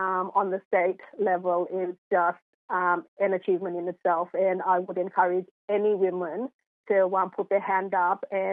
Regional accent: Queensland, Australia; I come from a small island community. I was born and raised in the Torres Strait on a small island community, and lived my whole life, much into my adult life, on an island.

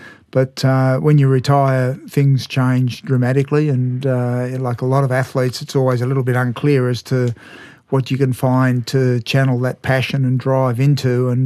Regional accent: Melbourne, Victoria, Australia; I grew up in Melbourne and went to a Jesuit school down there.

